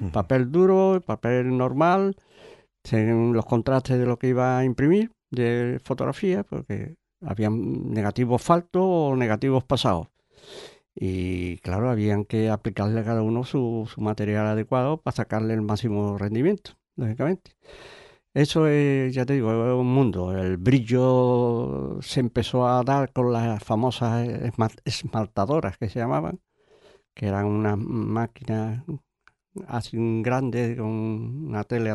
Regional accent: Jerez de la Frontera, Andalusia, Spain; now in El Puerto de Santa María, Spain; Yo venía, lógicamente, también de Jerez, pero vamos, que ya, como he dicho antes, yo soy más portugués que portugués.

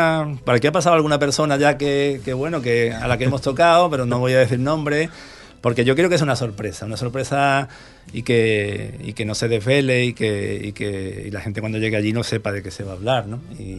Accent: El Puerto de Santa María, Andalusia, Spain; soy padre de familia, tengo 3 hijos y soy un portuense del Barrio Alto, como os he dicho antes.

